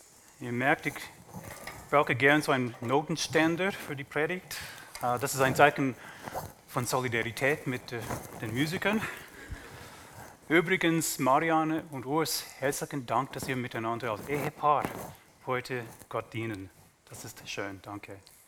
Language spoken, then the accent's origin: German; Canada; German is a second language; Kanadier, das bin ich halt. Es ist ein Teil meiner Identität, wie meine Nase oder mein doofer Akzent. Das ist ein Teil von mir. In meinem kanadischen Pass steht Folgendes geschrieben.